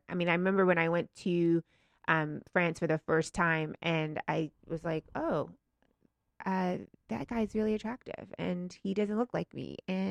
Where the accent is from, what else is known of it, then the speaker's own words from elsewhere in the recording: Tennessee, United States; So I grew up in Tennessee. There's a lot of tall people in Tennessee.